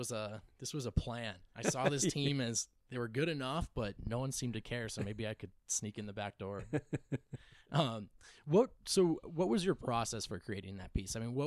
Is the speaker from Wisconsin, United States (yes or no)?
no; New Jersey, United States; also born or lived in Los Angeles, United States; I grew up in New Jersey, so the New York market, and I spent 2 years in LA.